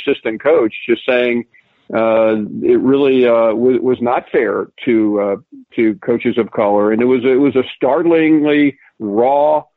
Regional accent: the South, United States; Even though I was born in the South, my parents and even my older sister are all from New York. So I had kind of that rather unusual upbringing.

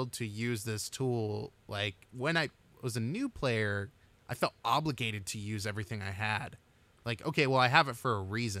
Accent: United States; What I meant to say is I'm American.

